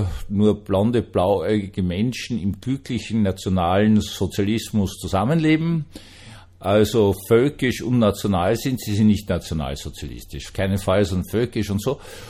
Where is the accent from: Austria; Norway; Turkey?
Austria; Also als Österreicher kann ich das, aber wir sind das bösartigste Volk auf der Welt, deswegen kann ich das.